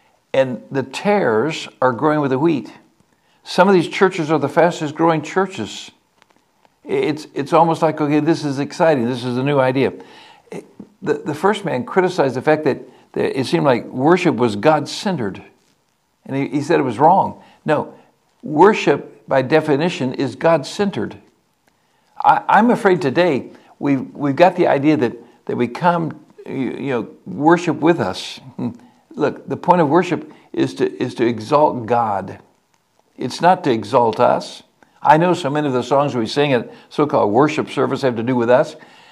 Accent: United States; Well, I'm an American, but I love Israel.

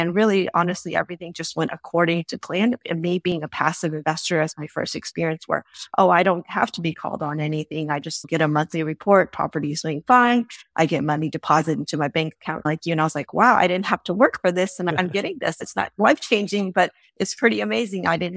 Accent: Dallas, Texas, United States; I'm from Dallas, so it was a multifamily property in Dallas.

